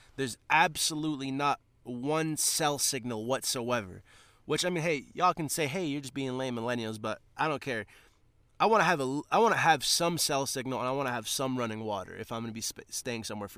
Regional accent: New England, United States; because we're from New England, we've become, like, very big national park enthusiasts.

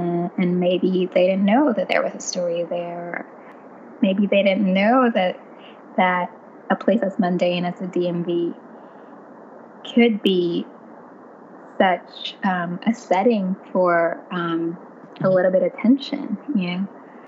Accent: Philippines; I grew up in the Philippines

